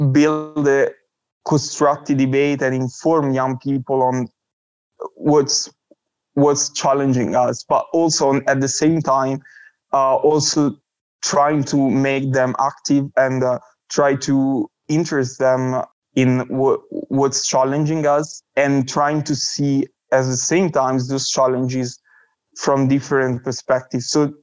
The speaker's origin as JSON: {"language": "English", "town": "Alessandria", "region": "Piedmont", "country": "Italy", "said": "as Philip said, I am from Italy, from a small city in the northwest of Italy called Alessandria."}